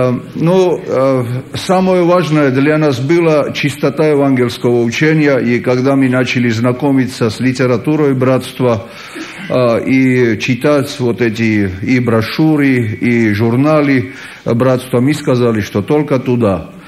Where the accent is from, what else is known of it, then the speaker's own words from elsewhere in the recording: Georgia; Я из Грузии тоже, но не русский, грузин.